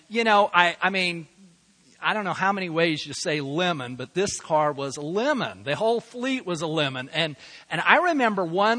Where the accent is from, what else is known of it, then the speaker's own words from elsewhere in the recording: Salt Lake City, Utah, United States; about 2.5 miles away from where I grew up there in Salt Lake City